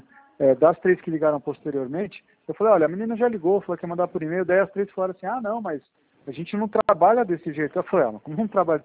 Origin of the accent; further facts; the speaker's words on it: São Paulo, Brazil; eu sou daqui de São Paulo.